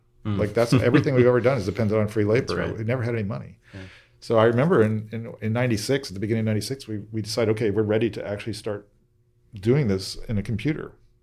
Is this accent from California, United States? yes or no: yes; California, United States; I've lived here, and then I grew up in the East Bay from age 10, so I have a kind of a strong affinity for the East Bay as well.